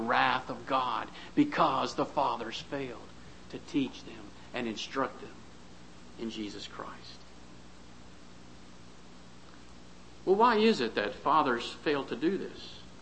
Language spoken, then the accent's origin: English; Florida, United States; I grew up in Florida. And I went to the beach all the time. The beach is no big deal for me. And now that I live in North Carolina